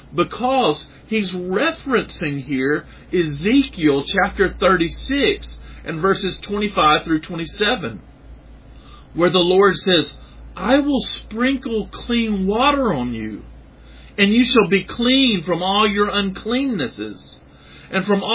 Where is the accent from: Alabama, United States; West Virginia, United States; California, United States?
Alabama, United States; Birmingham; born there; Where were you born? For me, it was Birmingham. And I was born in Birmingham, Alabama